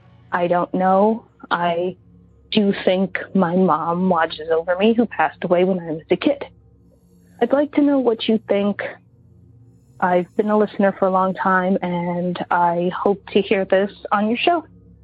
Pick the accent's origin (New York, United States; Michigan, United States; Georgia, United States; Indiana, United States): New York, United States; New York City; I'm from New York City.